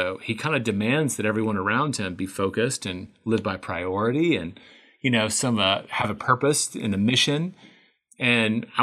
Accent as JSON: {"language": "English", "region": "the South", "country": "United States", "tie": "born or raised there", "said": "And I grew up in the South and I thought I should someday be able to, you know, solve the world's problems"}